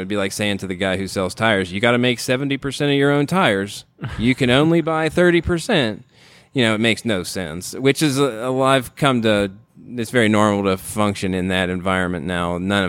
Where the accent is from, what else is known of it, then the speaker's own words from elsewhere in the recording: Ohio, United States; I mean, I grew up in Ohio in the middle of corn country.